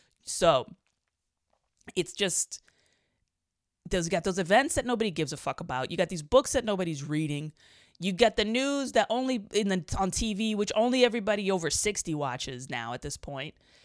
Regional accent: New York City, New York, United States; I grew up in New York City, and then my parents were kind of into politics and stuff.

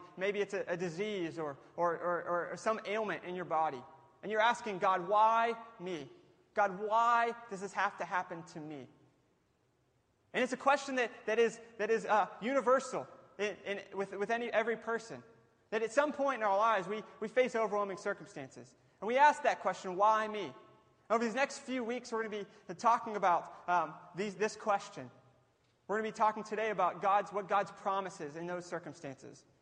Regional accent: Latrobe, Pennsylvania, United States; I grew up in Derry. I did not live in Derry. I lived in Latrobe, so I did not grow up in a farm or near a farm.

